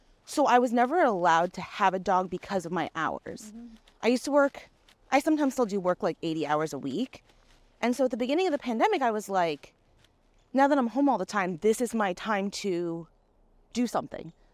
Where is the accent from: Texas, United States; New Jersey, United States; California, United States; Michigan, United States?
New Jersey, United States; moved away as an adult; So I was born and raised in Jersey, lived there for like 23 years.